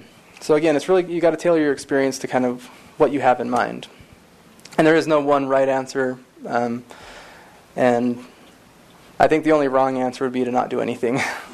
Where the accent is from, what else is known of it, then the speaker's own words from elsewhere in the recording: Utah, United States; So I ended up in Tijuana because I'm from Utah, you know. It's, you know, like a day drive from here to there.